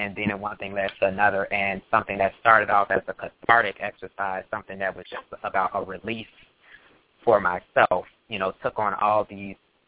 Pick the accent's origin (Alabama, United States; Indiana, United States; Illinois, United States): Illinois, United States; Chicago; Well, born and raised in Chicago, Illinois